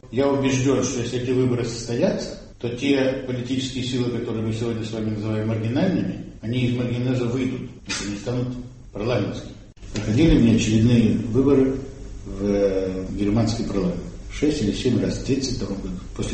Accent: Simferopol, Crimea, Ukraine; also born or lived in Russia; Я коренной симферополитик. Родился я в России. Но, тем не менее, я живу сегодня в Украине.

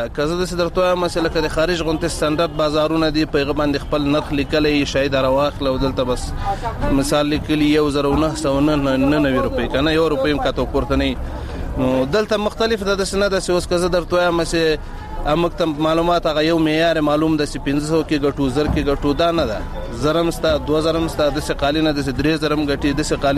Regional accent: Logar, Afghanistan; زه د لوګر ولایت اوسیدونکی یم

